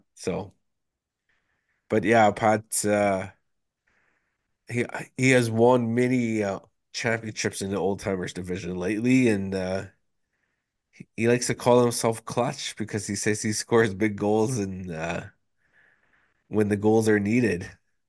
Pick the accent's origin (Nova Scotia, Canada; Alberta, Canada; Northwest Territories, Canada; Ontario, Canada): Ontario, Canada; Moosonee; I've known this guy for pretty much my whole life growing up in Moosonee Moose Factory